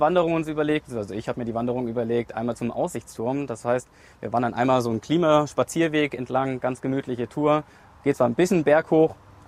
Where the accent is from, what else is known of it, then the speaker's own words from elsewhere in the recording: Bad Endbach, Hesse, Germany; Ich komme hier aus dem Ortsteil von der Gemeinde Bad Endbach, dem Ortsteil Bottenhorn, eins der Bergdörfer hier bei uns und genau, da komme ich her, da wohne ich